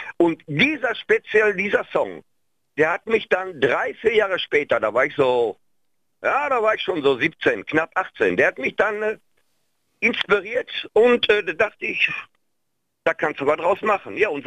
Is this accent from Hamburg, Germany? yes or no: no; Wanne-Eickel, North Rhine-Westphalia, Germany; born there; So, und ich bin gebürtig aus Wanne-Eickel, aus dem Ruhrpott.